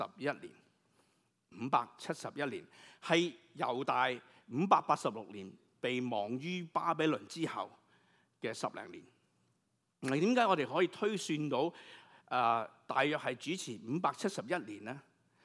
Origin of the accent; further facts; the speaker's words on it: China; 可能我哋中國人咧，美國西方可能會詳細啲